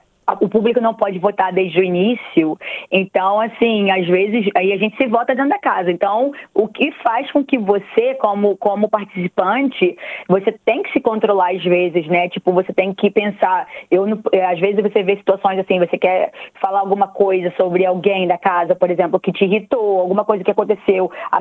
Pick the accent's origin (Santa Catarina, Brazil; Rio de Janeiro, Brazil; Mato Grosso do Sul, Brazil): Rio de Janeiro, Brazil; moved away as an adult; also born or lived in João Pessoa; now in Australia; eu sou do Brasil, eu nasci no Rio de Janeiro e morava em João Pessoa quando eu vim pra Austrália, morava em João Pessoa já faz tempo, já tô aqui na Austrália há uns 13 anos